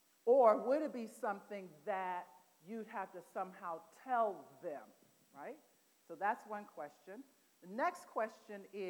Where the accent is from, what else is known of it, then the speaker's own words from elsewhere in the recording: Colorado, United States; Where I'm from? Right, I'm from Colorado, so it could be, right?